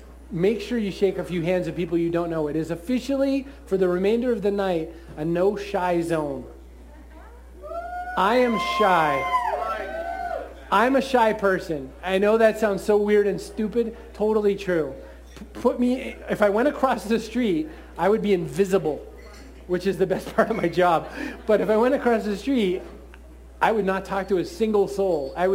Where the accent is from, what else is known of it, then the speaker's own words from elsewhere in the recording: Boston, Massachusetts, United States; Look, I'm from Boston. You may have heard of us.